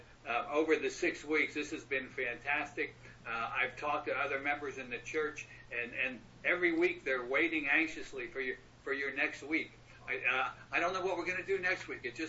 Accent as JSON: {"language": "English", "country": "United States", "said": "even though I'm an American, I did not know Bakersfield heat was so close to Dubai heat."}